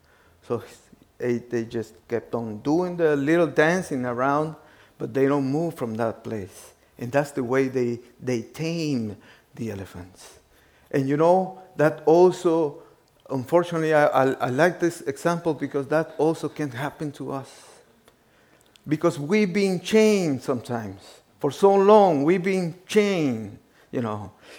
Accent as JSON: {"language": "English", "country": "Guatemala", "said": "I'm from Guatemala. Beautiful place in Central America."}